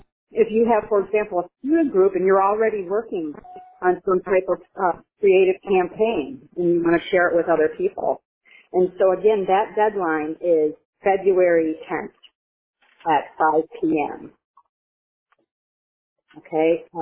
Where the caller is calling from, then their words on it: Florida, United States; I'm coming from South Florida. I was in Miami, living in Raton.